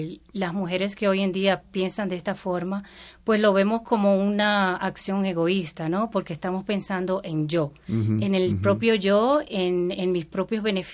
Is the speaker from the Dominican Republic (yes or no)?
yes; Dominican Republic; now in United States; soy dominicana, vivo en Estados Unidos, tengo 4 hijos, casada, 33 años de casada.